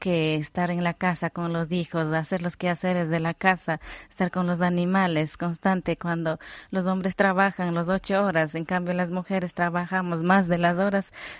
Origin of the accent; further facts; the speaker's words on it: Palmira, Chimborazo, Ecuador; nosotros en la parroquia Palmira